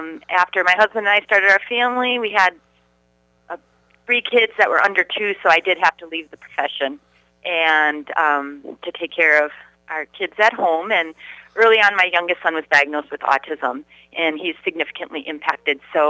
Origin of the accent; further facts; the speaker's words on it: Madison, Wisconsin, United States; So my background is I grew up here in Madison, graduated from West High School in 1990.